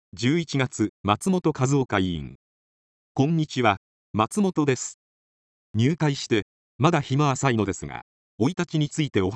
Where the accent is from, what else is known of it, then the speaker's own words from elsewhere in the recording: Yokohama, Kanagawa, Japan; born there; 私は横浜で生まれました。生まれた時は体が弱かったのです。